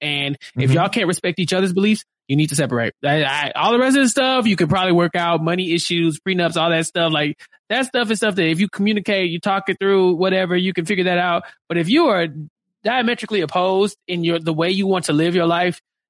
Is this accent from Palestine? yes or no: no; Texas, United States; You know, I'm proud Texan.